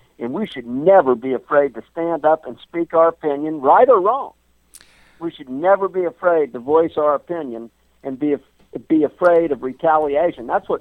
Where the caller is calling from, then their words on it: Lawrenceburg, Indiana, United States; Yeah, I'm in Lawrenceburg, Indiana. It's right by Cincinnati, Ohio, actually. Southeast corner.